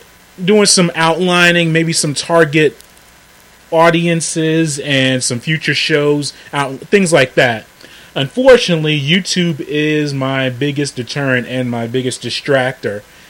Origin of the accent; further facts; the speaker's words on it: Brooklyn, New York, United States; now in Atlanta, United States; And the ECW factor growing up in Brooklyn, New York, and having access to all of those shows was a big factor. But now, being down here in Atlanta